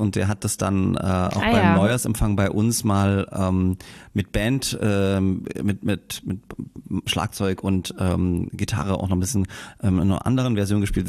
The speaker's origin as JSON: {"language": "German", "town": "Groß-Röhrsdorf", "region": "Saxony", "country": "Germany", "tie": "born or raised there", "also_born_or_lived": "Ohorn / Bischheim-Gersdorf", "said": "Naja, ich bin in Gage, in Groß-Röhrsdorf, zur Schule gegangen, Ohorn, dann sind meine Eltern dahin gezogen, dann später nach Bischheim-Gersdorf noch. Also das ist voll die Oberlausitz-Connection, ja."}